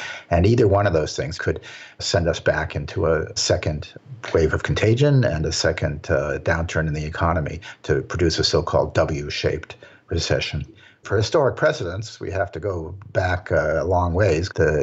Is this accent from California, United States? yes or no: yes; San Francisco, California, United States; My hometown originally happens to be San Francisco